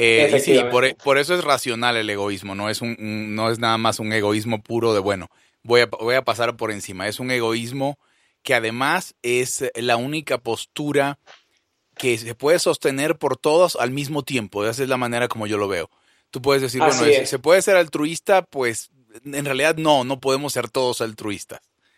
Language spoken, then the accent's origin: Spanish; Venezuela; moved away as an adult; now in Mexico; yo vivo en México, pero nací en Venezuela y viví ahí buena parte de mi vida.